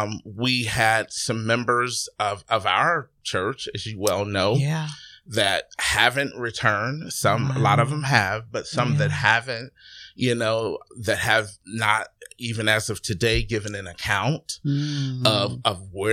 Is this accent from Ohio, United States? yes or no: yes; Youngstown, Ohio, United States; I'm from Youngstown, Ohio, as you read in my bio.